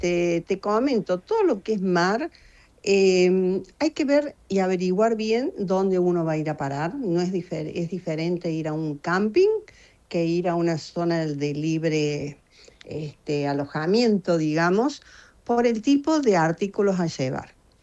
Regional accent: Córdoba, Argentina; ir al Cóndor en Córdoba, de donde soy yo.

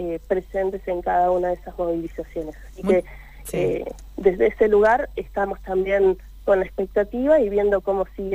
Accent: Argentina; como argentinos y argentinas

